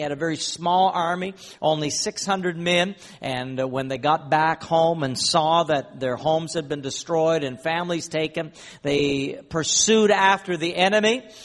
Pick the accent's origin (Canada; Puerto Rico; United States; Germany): Canada; Eastern Canada; moved away as an adult; I am from Eastern Canada, and in 1987, I left Eastern Canada and went off to Nigeria, West Africa.